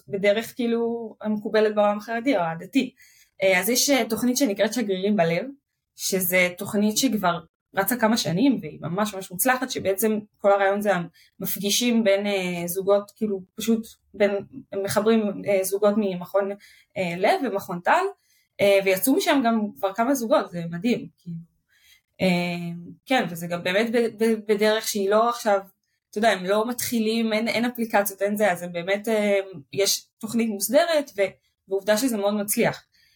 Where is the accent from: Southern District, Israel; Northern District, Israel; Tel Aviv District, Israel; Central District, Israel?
Tel Aviv District, Israel; Bnei Brak; אני גדלתי בכלל בבני ברק, ממש הגעתי מההרדקור החרדי, זה אפילו לא חרדי של ירושלים, זה חרדי של בני ברק